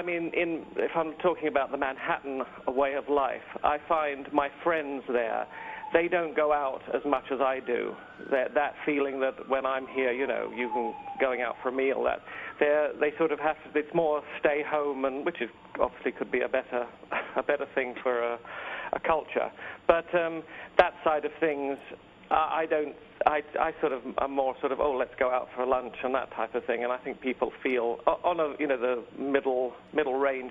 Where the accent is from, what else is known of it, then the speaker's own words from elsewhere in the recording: London, United Kingdom; now in New York, United States; I'm a Brit. I'm a Londoner. So I've been here since '96.